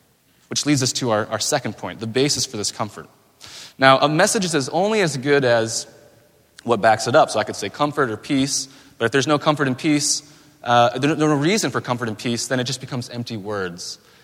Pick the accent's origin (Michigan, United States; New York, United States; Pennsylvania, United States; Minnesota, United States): Minnesota, United States; And I'm from Minnesota, so the phrase … I know I'm well acquainted with it, right?